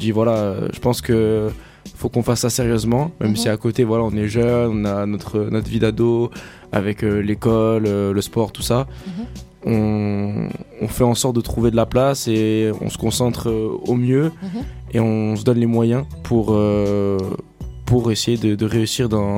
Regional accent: Marseille, Provence-Alpes-Côte d'Azur, France; je suis marseillais, je suis un peu chauvin

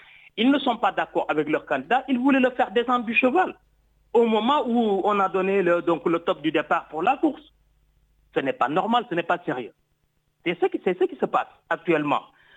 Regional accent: Senegal; moi je viens du Sénégal là-même, j'étais au Sénégal.

